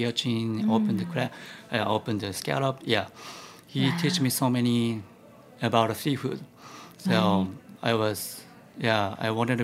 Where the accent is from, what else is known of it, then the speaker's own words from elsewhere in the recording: Hokkaido, Japan; English is a second language; I was born and grew up in Hokkaido, so which is the northern part of the Japan. So my hometown is so tiny. There's a fisherman areas.